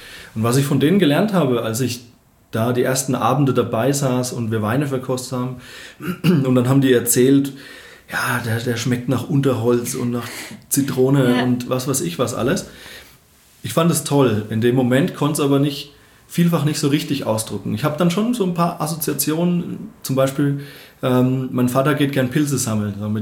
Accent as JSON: {"language": "German", "region": "Bavaria", "country": "Germany", "tie": "born or raised there", "lives_now": "Munich, Germany", "said": "Also ich komme eben aus dem Dorf, da, aus der fränkischen Weingegend, und meine Eltern hatten da oder haben glücklicherweise auch einen Garten"}